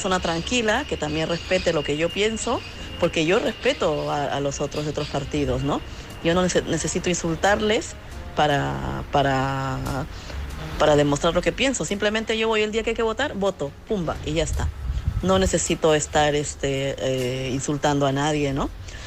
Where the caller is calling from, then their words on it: Madrid, Community of Madrid, Spain; de Madrid.